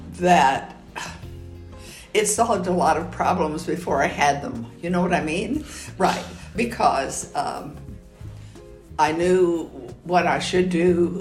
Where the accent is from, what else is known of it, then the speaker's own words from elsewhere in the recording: El Paso, Texas, United States; I grew up in the lower valley of El Paso, Texas.